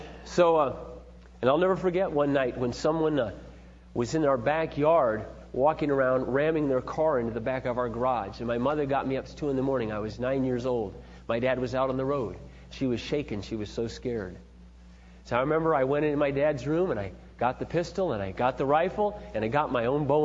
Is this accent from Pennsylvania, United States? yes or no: no; Iowa, United States; also born or lived in California; When I was about 7, we moved from California back to Iowa. And my father opened up a welding supply store.